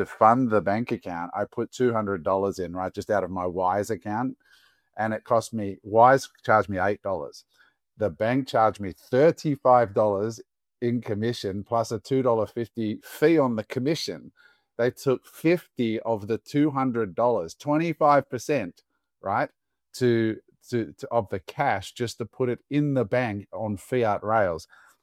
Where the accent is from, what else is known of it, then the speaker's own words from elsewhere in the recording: Australia; as an Australian, Aussies will really love this